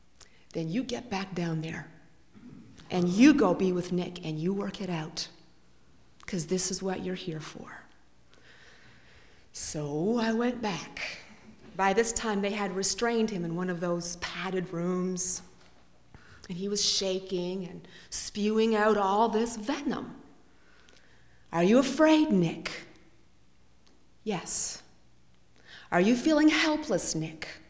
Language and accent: English; Canada; I'm from Canada, and I spent most of my graduate studies in Toronto.